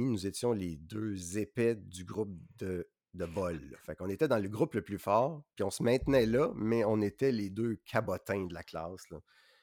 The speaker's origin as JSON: {"language": "French", "town": "Joliette", "region": "Quebec", "country": "Canada", "tie": "born or raised there", "said": "J'avais une opportunité de travailler à Rivière-du-Loup ou à Joliette, qui était dans mon patelin, qui offrait à peu près la même chose."}